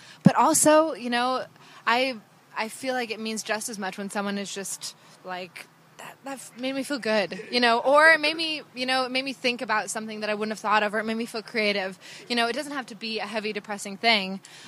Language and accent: English; Japan; I grew up in Japan